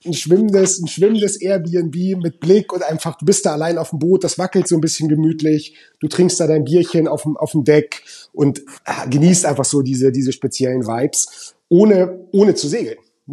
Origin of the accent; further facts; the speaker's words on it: Kiel, Schleswig-Holstein, Germany; also born or lived in Flensburg; Also ich bin ein Kind der Küste. Ich glaube, wenn man mich fragt, wo ich herkomme, sage ich immer Kiel. Das stimmt aber eigentlich gar nicht, weil ich wurde in Flensburg geboren.